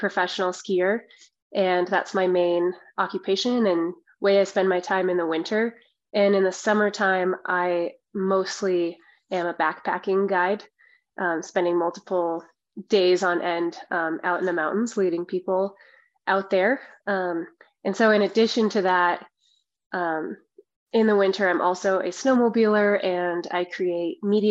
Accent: Pinedale, Wyoming, United States; So I grew up in Pinedale, Wyoming, which is a small town just south of Jackson Hole.

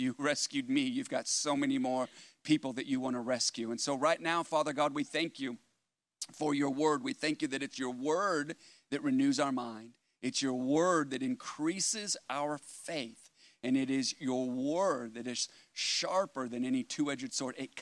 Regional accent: Escondido, California, United States; born there; I was remembering that I was born in Escondido.

